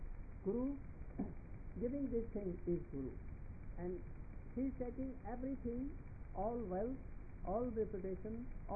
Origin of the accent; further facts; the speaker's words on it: Uttar Pradesh, India; English is a second language; I'm Indian. I'm Brajavasi.